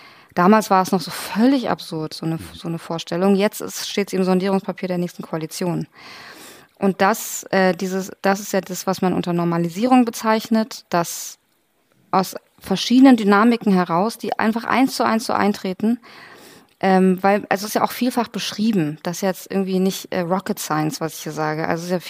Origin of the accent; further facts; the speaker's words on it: Iran; ich stamme aus dem Iran